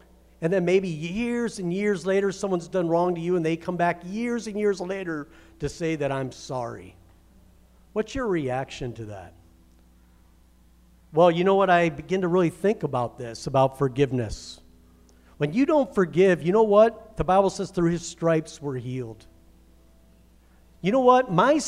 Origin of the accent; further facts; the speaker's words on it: Michigan, United States; me and my dad, man, we had some very rough years growing up in Michigan.